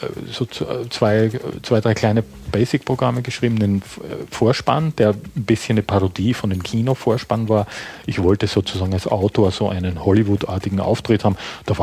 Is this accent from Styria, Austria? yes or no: yes; Graz, Styria, Austria; Jetzt muss man noch dazu wissen, dass Graz, wo ich herkomme, so was wie das Adlerhorst der deutschsprachigen Gegenwartsliteratur so in den 60er, 70er Jahren war.